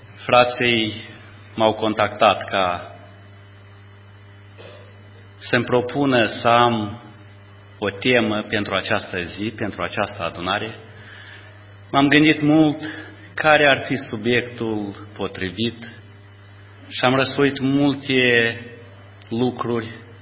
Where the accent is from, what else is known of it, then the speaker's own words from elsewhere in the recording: Ialoveni, Ialoveni District, Moldova; sunt din Republica Moldova, din Ialoveni, adică suburbia Chișinău.